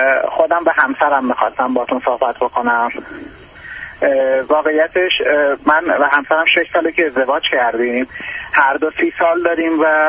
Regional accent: Iran; البته ما از ایران هستیم،

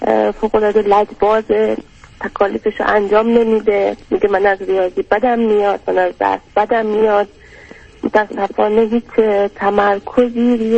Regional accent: Iran; moved away as an adult; ما 2 ساله که از ایران مهاجرت کردیم اومدیم بیرون.

